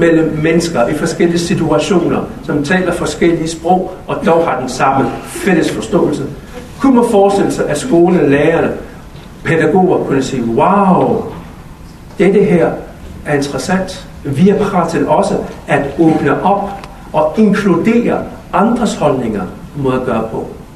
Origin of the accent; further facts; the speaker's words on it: Copenhagen, Capital Region of Denmark, Denmark; Jeg kommer fra København Nordvest.